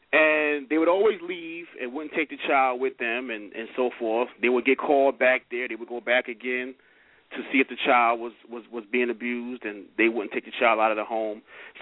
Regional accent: New York City, New York, United States; I'm from New York.

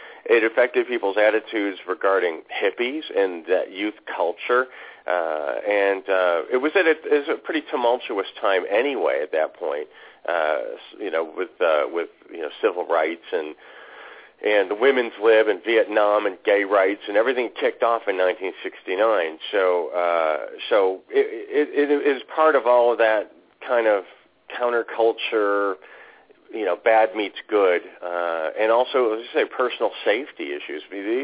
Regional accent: Detroit, Michigan, United States; I mean, I grew up in Detroit

